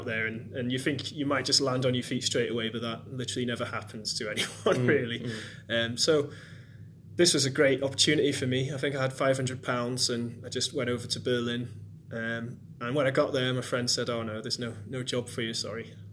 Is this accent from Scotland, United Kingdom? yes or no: no; Colwyn Bay, Wales, United Kingdom; So I grew up in Colwyn Bay. Obviously, that's in North Wales.